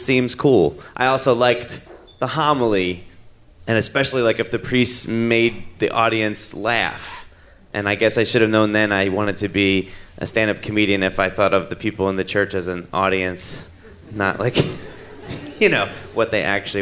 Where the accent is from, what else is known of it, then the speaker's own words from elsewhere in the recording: Philadelphia, Pennsylvania, United States; So I'm Italian from South Philly. Italian people are very Catholic because they come from the place where the Pope is from.